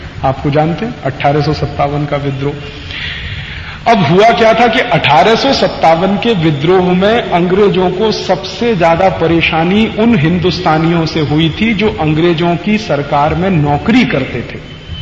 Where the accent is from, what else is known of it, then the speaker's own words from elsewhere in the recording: Maharashtra, India; जैसे मैं अमरावती जिले का रहने वाला हूं तो मुझे अमरावती में पोस्टिंग नहीं मिलेगी